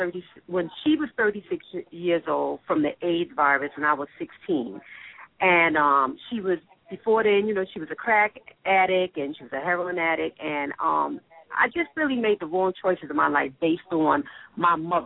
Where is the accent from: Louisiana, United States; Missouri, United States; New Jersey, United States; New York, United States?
New York, United States; Brooklyn; Well, I'm from Brooklyn, New York, and I am divorced.